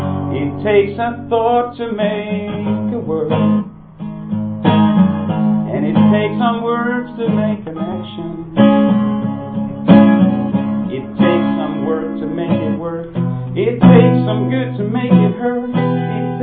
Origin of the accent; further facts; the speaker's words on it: Dokkum, Friesland, Netherlands; ik kom uit Dokkum, Friesland.